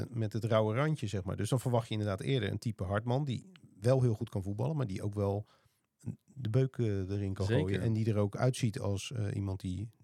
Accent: Rotterdam, South Holland, Netherlands; Dat zeg ik dan ook als Rotterdammer en als Feyenoord supporter.

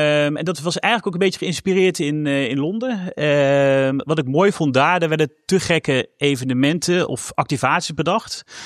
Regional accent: Elst, Gelderland, Netherlands; 40 jaar. Opgegroeid in Elst, dus Arnhem en Nijmegen.

